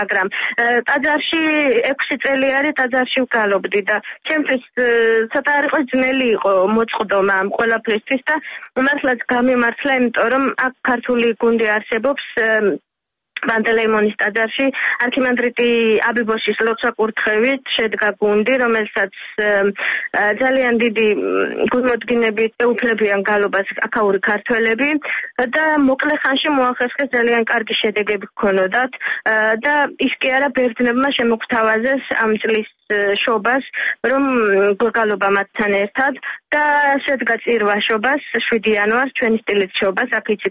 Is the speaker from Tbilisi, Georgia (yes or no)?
no; Gori, Shida Kartli, Georgia; გორიდან ვარ წარმოშობილი, გორში ოჯახი გორში ცხოვრობ